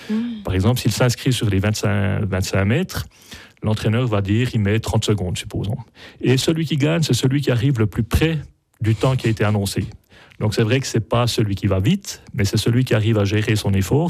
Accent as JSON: {"language": "French", "town": "Le Noirmont", "region": "Jura", "country": "Switzerland", "said": "Je suis du Noirmont, j'ai voyagé énormément, je suis allé en Amérique du Sud, j'ai traversé l'Afrique à moto, j'ai vécu 5 ans au Vietnam."}